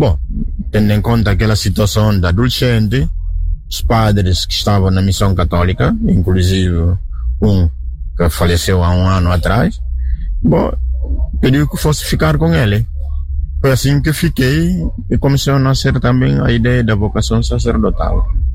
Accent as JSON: {"language": "Portuguese", "country": "Guinea-Bissau", "tie": "born there", "said": "como disse, padre diocesano da Guiné-Bissau. Nasci na Guiné ao mesmo tempo. Sou da família que não é cristã"}